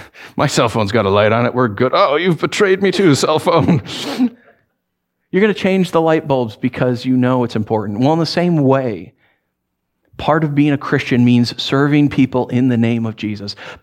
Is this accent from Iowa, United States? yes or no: no; New York, United States; I am a New Yorker. Like, when I drive up here, I'm not a New Yorker, but when we hit New York, like that Jersey, Pennsylvania line, I'm like, click, click.